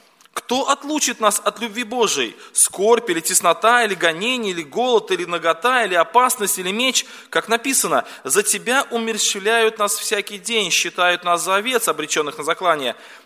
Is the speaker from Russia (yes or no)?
yes; Yeysk, Krasnodar Krai, Russia; я из Краснодарского края, с города Ейска.